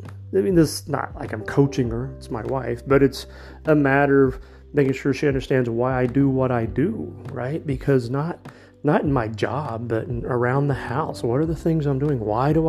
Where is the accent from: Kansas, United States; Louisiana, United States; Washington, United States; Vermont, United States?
Kansas, United States; Wichita; I'm from Wichita. I grew up in Plainview. If you don't know, Plainview is not a booming economic part of Wichita.